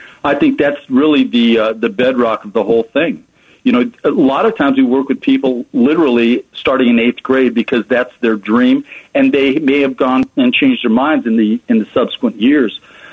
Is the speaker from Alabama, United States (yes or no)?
no; Arizona, United States; my daughter played Division I volleyball at Stony Brook in Long Island, and we're from Arizona.